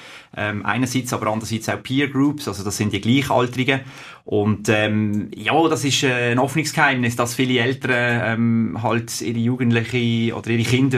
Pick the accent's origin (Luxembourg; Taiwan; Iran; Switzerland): Switzerland; Zwingen, Basel-Landschaft; now in Laufen, Switzerland; Ja, also ich komme aus dem Laufental, das ist vielleicht einmal als erstes. Zwingen geboren, wohne aber seit 20 Jahren in Laufen.